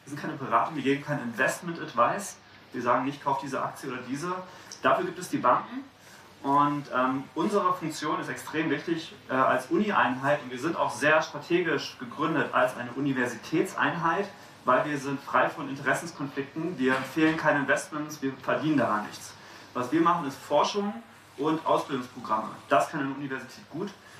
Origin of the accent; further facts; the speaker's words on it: Berlin, Germany; Ich komme aus Berlin